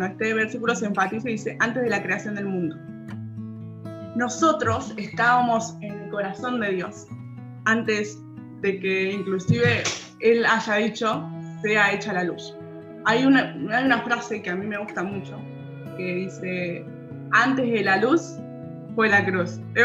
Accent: Argentina; soy de Argentina, actualmente, como casi toda la gente que está viendo este video, estoy en mi casa

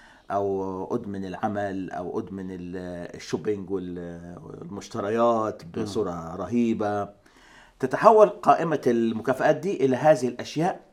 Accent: Egypt; العراقي يحب، وأنا برضو كمصري أحب.

